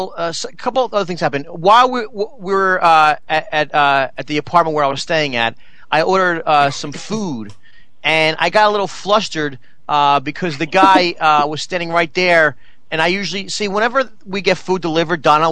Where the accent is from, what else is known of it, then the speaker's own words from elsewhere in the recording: New Jersey, United States; Listen, I'm from New Jersey.